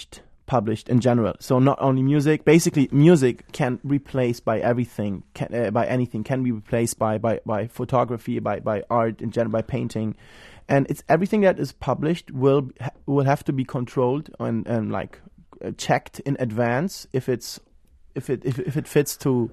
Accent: Germany; Exactly, correct.

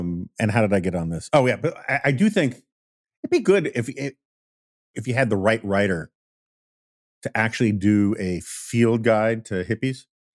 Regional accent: New York, United States; the hippies I grew up with in New York, they were just basically rebelling against their corporate lawyer parents

